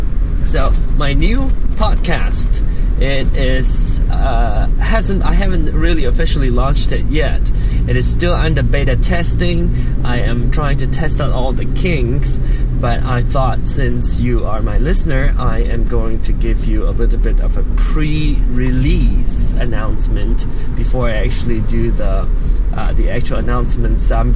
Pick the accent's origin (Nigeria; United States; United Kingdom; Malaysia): Malaysia; Penang; Hokkien is a Chinese dialect that is very popularly used in Penang, where I grew up, my hometown, Penang.